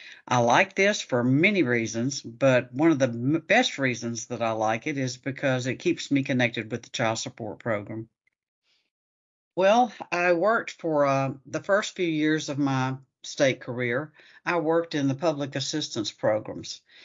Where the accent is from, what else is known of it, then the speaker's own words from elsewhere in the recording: Leesville, Louisiana, United States; I moved to Leesville, which is a small town in central Louisiana. This is where I grew up, and I'm enjoying spending a lot of time with my old friends